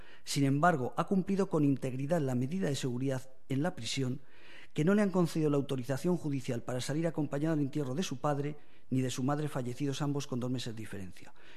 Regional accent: Aragon, Spain; no estamos hablando de un pueblecito perdido ahí en la lejanía de mi tierra del Bajo Aragón.

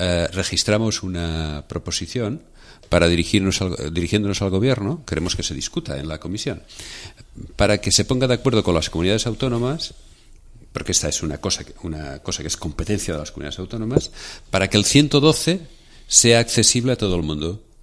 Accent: Tarragona, Catalonia, Spain; en Tarragona, en mi tierra, decimos de pon rollo

